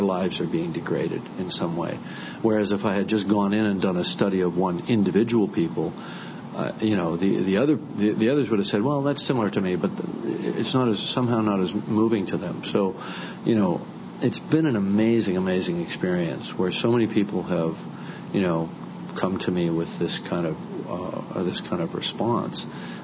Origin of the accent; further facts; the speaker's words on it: Canada; now in United States; I'm a Canadian citizen, but I live in the U.S. and I pay taxes here